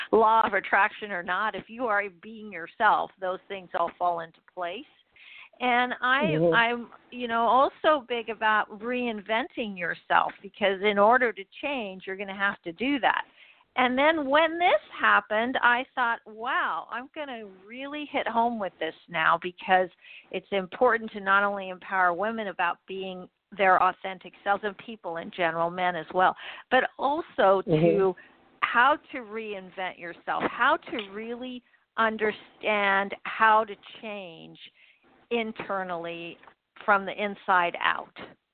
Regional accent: London, United Kingdom; also born or lived in Pakistan / Montreal; I was born in Pakistan. … I don't spell it that way. I spell it … because I also grew up in London and Montreal.

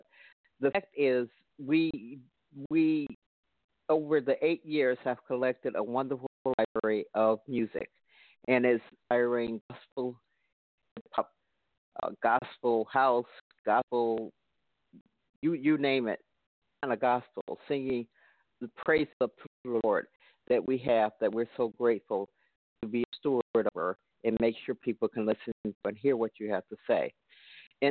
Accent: Chicago, Illinois, United States; I know a lot of people who love house music, we're from Chicago

